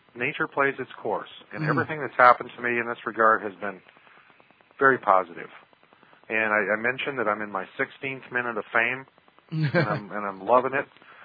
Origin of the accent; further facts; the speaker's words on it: Indiana, United States; I know I'm from Indiana, but I've got to close out by saying Go Bears.